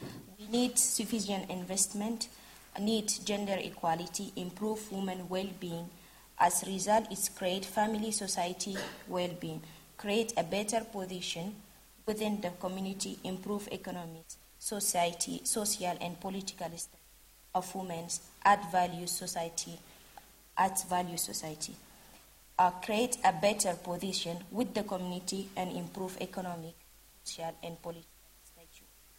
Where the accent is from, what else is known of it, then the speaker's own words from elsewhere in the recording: Chad; I'm from Chad, and I'm a youth volunteer representing Africa Union region